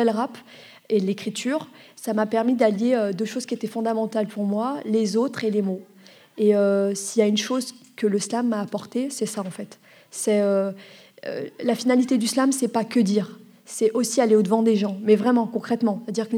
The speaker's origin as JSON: {"language": "French", "town": "Lyon", "region": "Auvergne-Rhône-Alpes", "country": "France", "lives_now": "Paris, France", "said": "Alors, moi, je suis originaire de Lyon."}